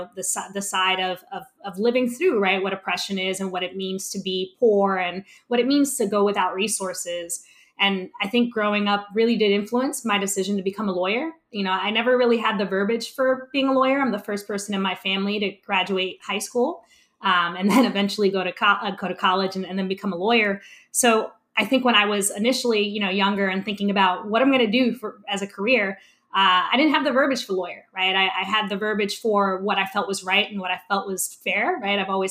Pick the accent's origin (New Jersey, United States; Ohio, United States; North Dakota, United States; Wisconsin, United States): New Jersey, United States; Camden; Yeah, so I grew up in Camden, New Jersey, which is interestingly enough where Rutgers Law School is situated.